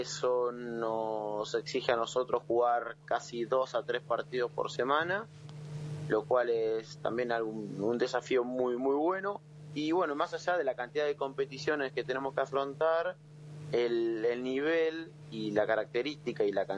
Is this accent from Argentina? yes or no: yes; Nueve de Julio, Buenos Aires Province, Argentina; Es un orgullo para mí decir que soy de 9 de julio en la casa en donde a los 5 años tomé contacto con el básquetbol.